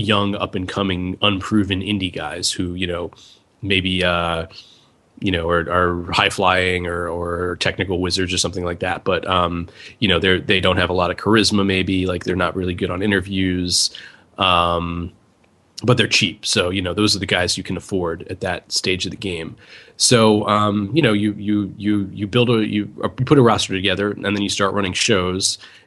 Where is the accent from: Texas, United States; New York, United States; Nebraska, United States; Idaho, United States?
New York, United States; he's from, upstate New York and I'm from Long Island. And, at least like growing up on Long Island in the '90s, like I think the only wrestling available was WWF.